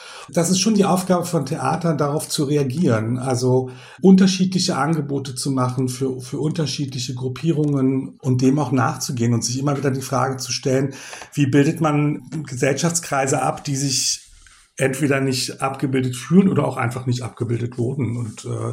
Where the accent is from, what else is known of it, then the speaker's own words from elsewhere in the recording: Berlin, Germany; Also natürlich mit dem Blick aus meiner Heimatstadt Berlin sind halt beides nicht so große Städte